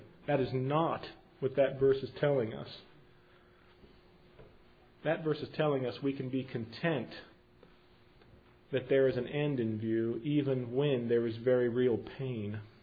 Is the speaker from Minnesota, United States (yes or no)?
no; Columbus, Ohio, United States; I grew up in Columbus, Ohio. I have a natural attachment to Ohio State because it's in Columbus, Ohio.